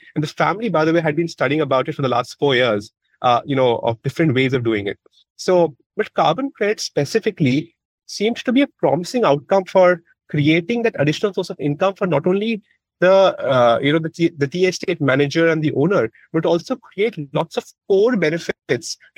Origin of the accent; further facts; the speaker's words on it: Siliguri, West Bengal, India; I was born and brought up in Siliguri, which is a town that falls under the Darjeeling district. And being brought up there, of course, during the first 20 years of my life